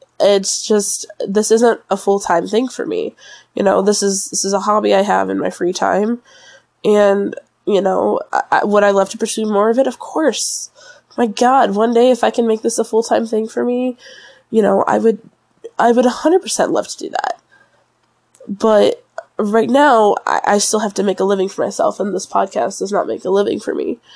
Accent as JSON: {"language": "English", "region": "Florida", "country": "United States", "tie": "born or raised there", "said": "Where I grew up in Florida, it was like every other business was an acting studio"}